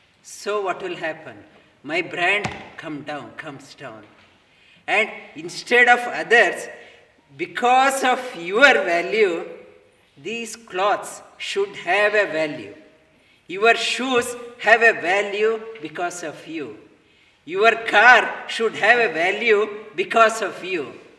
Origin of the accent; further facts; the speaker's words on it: India; now in Australia; I have come from all the way from India to here. Now I am trying to imitate that I am an Aussie.